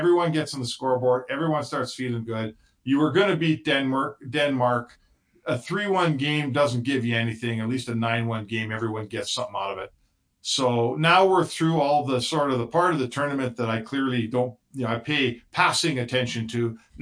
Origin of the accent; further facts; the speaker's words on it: Canada; I'm a Canadian fan of Canada.